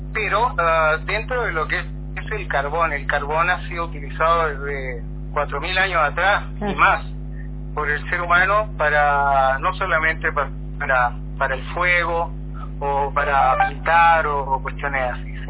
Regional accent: Chile; now in Ecuador; Estoy en Ecuador, vivo acá ya unos 40 años en Ecuador, soy chileno.

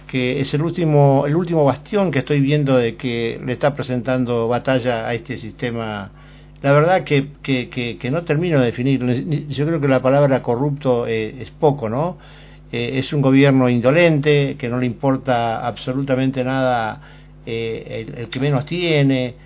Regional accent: Clorinda, Formosa, Argentina; yo soy de Clorinda. Cuéntemelo a mí, que yo nací en Clorinda, provincia de Formosa.

